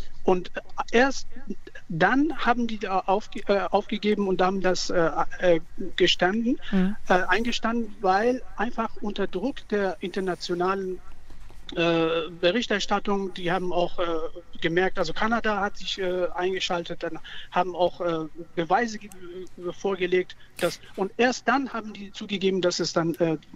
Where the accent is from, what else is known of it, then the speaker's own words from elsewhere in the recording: Iran; Ich bin ein Iraner, ein traumatisierter Iraner durch die aktuellen Ereignisse im Iran.